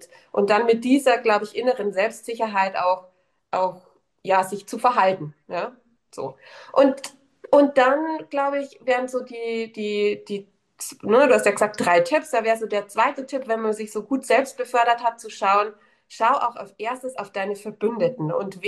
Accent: Bavaria, Germany; Ja, bei uns in Bayern wird es vielleicht irgendwie noch ein Weißwurstfrühstück geben.

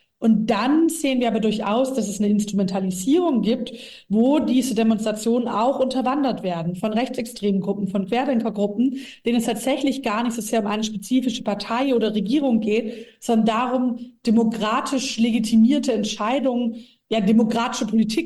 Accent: Baden-Württemberg, Germany; ich komme aus einem sehr ländlichen Gebiet, Schwäbische Alb, so mein Wahlkreis, aber mein Wahlkreis ist Ostalb, aber bin selbst aufgewachsen in Schwäbische Alb-Richtung

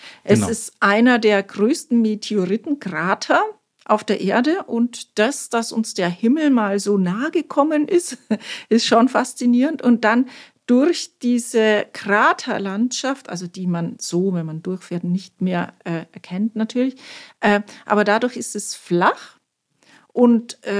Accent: Bavaria, Germany; Im Nördlinger Ries, das kann ich besser erklären, wo genau das ist. Wenn man Nürnberg und Augsburg nimmt, ungefähr dazwischen.

